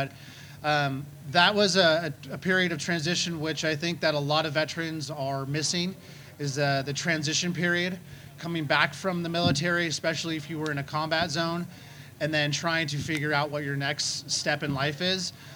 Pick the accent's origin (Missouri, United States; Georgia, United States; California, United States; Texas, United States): California, United States; I'm from California.